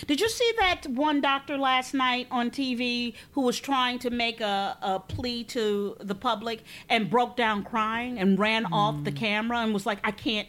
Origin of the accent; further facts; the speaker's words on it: Tucson, Arizona, United States; I grew up and live in Tucson, but did my advanced training at the University of Michigan.